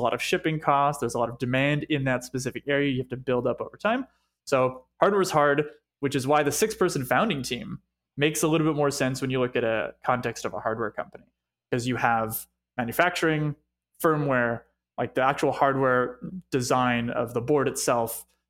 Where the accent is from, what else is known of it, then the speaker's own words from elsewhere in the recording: Montreal, Quebec, Canada; coming and growing up in Montreal. I had never been.